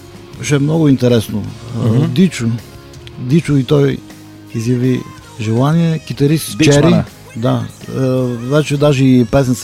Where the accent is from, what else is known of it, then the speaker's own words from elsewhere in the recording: Varshets, Montana Province, Bulgaria; От Вършец, аз съм, тъй като съм роден в Вършец, много си обичам този град.